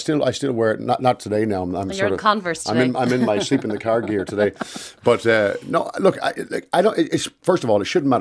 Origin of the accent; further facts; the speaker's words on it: Shreveport, Louisiana, United States; I'm from Shreveport.